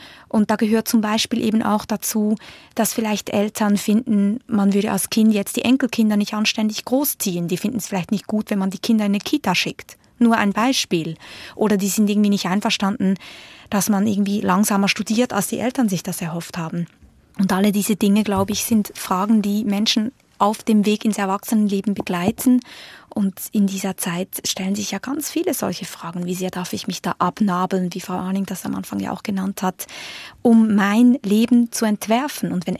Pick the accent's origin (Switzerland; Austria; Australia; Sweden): Switzerland; weil ich als Schweizerin wiederum nämlich genau andere Erfahrungen mache